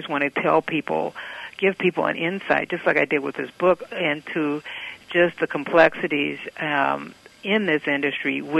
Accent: Kansas City, Missouri, United States; I'm from Kansas City, and when I was 14, I wrote a fashion column for my junior high school newspaper

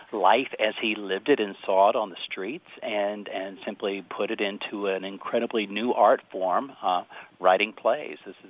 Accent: the South, United States; accent: Southern; My southern accent's coming out there.

